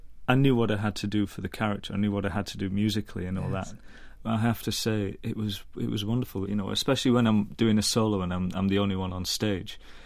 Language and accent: English; Fleetwood, North West England, United Kingdom; I did a Songs from the Shoals production in my hometown in Fleetwood.